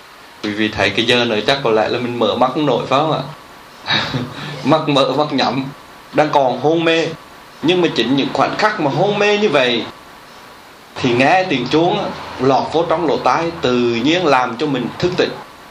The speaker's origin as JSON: {"language": "Vietnamese", "town": "Long Thọ", "region": "Thừa Thiên Huế", "country": "Vietnam", "tie": "born or raised there", "said": "cái canh gà ở bên chỗ cái vùng mà Long Thọ ở bên này, mà vùng Long Thọ là quê hương của chúng tôi."}